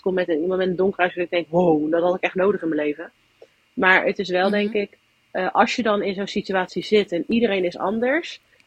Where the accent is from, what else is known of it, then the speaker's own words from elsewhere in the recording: Dordrecht, South Holland, Netherlands; born there; now in Zwijndrecht, Netherlands; ik ben in Dordrecht geboren. En heb eigenlijk totdat ik 16 ben niet meer in Dordrecht gewoond. 16,5. Toen kwam ik weer terug in Dordrecht. En heb wel 1 keer toen ik 4 was nog in Zwijndrecht gewoond, in een pleeggezin.